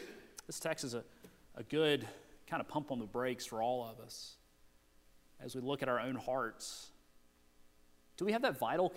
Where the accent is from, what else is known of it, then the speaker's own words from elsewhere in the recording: the South, United States; We're from the South. Most of us, some of you may not be, but we live in a culture